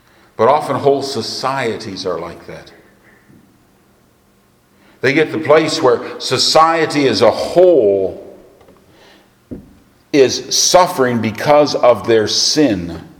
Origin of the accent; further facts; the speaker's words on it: United States; I'm an American. I have to vote in November.